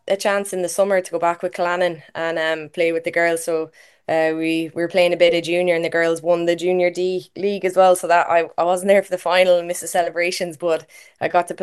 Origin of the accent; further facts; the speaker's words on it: Galway, Connacht, Ireland; since I was a young girl growing up in Galway, the youngest of eight, so six older brothers and a sister as well.